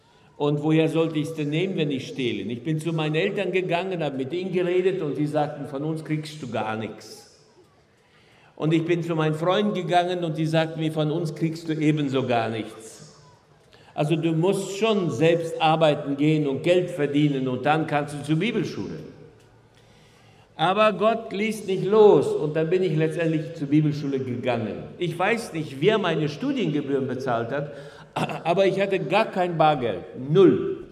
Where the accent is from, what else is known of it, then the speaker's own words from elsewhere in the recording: Estonia; in einer typisch klassisch deutschen, preußischen Familie aufgewachsen. Nicht nur mussten wir in Estland, wo ich aufgewachsen bin, Deutsch reden, sondern wir mussten auch deutsche Sitten lernen.